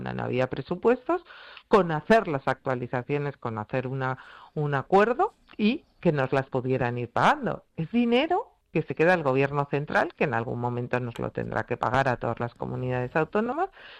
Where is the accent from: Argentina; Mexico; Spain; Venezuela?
Spain; Community of Madrid; cosa que ya nos revela incluso como madrileños y como conjunto de españoles.